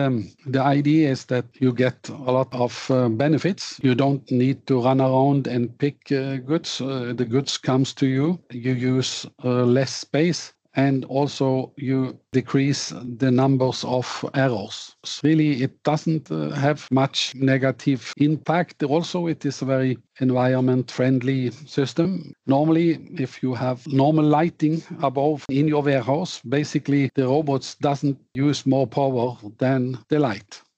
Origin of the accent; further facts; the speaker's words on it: Nedre Vats, Vestland, Norway; English is a second language; I was born here in Nedre Vats, which is a small place in the end of one of the Norwegian fjords. And my father and his father again had a grocery store, and I was basically born in the store.